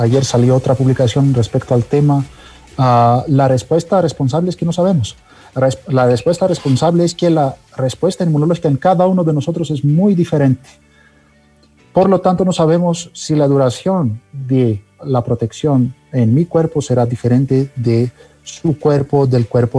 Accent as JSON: {"language": "Spanish", "country": "Greece", "said": "este apellido raro y largo que tengo yo siendo griego"}